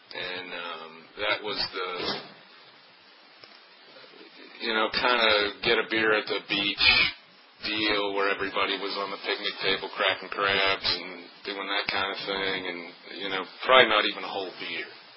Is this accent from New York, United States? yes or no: no; Richmond, Virginia, United States; I grew up mostly in Richmond. That was in 73.